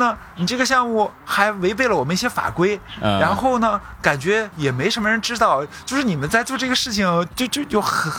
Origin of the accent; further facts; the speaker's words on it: China; 因为只有我是中国人，